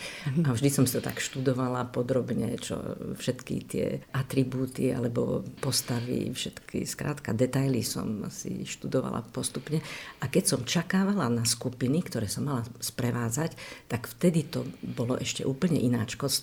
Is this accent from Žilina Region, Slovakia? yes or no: no; Levoča, Prešov Region, Slovakia; also born or lived in Košice; No tak Levoča bola vždy mojim srdcovým korienkom, lebo ja som síce rodáčka z Košic, ale každému vravím, že srdcom z Levoče, lebo trávila som tu detstvo, všetky víkendy, prázdniny boli u mojej starej mami v Levoči a tak tu som kdesi vyrastala